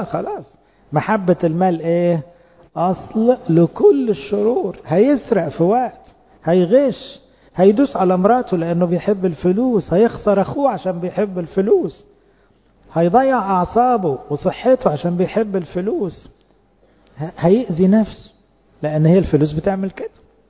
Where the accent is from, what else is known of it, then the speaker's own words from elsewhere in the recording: Egypt; النعي عندنا في مصر يعني في